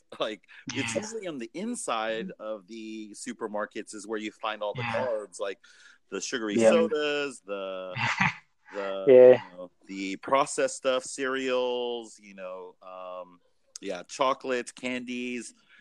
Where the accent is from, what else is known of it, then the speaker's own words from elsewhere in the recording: Seattle, Washington, United States; Yeah, we're from Seattle.